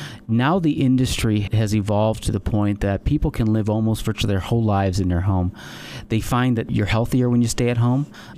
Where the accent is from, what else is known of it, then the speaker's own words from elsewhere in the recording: Illinois, United States; I'm from Illinois. I'm from the Midwest.